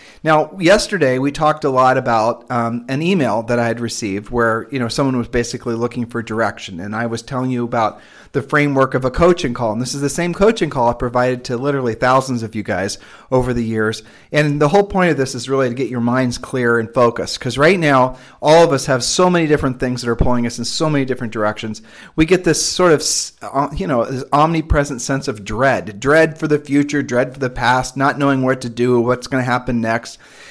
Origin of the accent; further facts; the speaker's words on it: Ohio, United States; moved away; also born or lived in Nevada; And we're originally from Ohio, and she had allergies there.